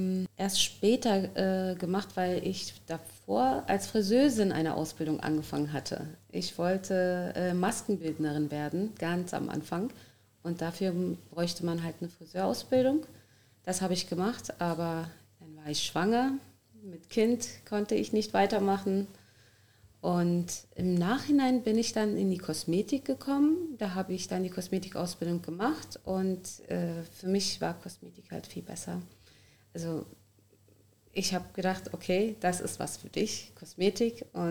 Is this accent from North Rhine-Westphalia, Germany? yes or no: no; Berlin, Germany; born there; also born or lived in Turkey; Ich bin in Berlin geboren. Ja, aber ich habe immer gewechselt. Ich war mal in der Türkei, mal hier, also 2 Jahre drüben, 2 Jahre hier.